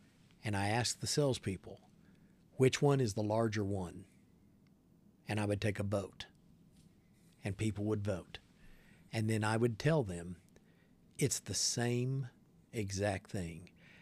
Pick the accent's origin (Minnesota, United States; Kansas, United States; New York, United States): Kansas, United States; also born or lived in Tulsa, Oklahoma; And I was raised back in Kansas, born in Tulsa, Oklahoma, raised in Kansas. We only had maybe a dozen black families in our entire community.